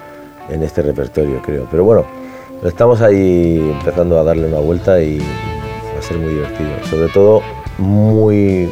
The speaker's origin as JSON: {"language": "Spanish", "country": "Spain", "said": "como somos los españoles que siempre estamos buscando el lado negativo"}